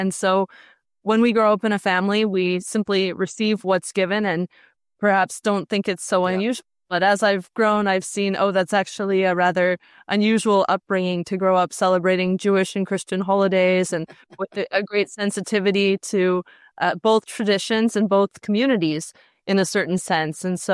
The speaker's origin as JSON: {"language": "English", "town": "Calgary", "region": "Alberta", "country": "Canada", "said": "I'm from Calgary, Alberta, so the Rocky Mountains of Canada, and I really love hiking in the Rockies"}